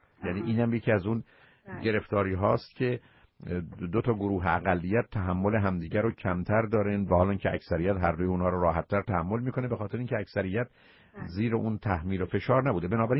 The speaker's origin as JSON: {"language": "Persian", "country": "Iran", "said": "تو کجایی هستی، به من ایرانی بودم و دوست نداشتم بگم"}